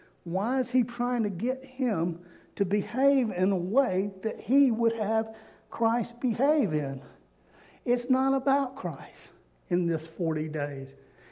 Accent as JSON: {"language": "English", "region": "Louisiana", "country": "United States", "said": "I'm a coon blank. I'm a Cajun. That's what I am."}